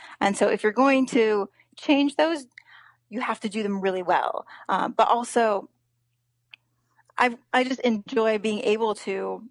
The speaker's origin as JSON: {"language": "English", "town": "Indianapolis", "region": "Indiana", "country": "United States", "tie": "born or raised there", "said": "Well, I'm born and raised in the Indianapolis area, and I'm kind of an Indianapolis evangelist."}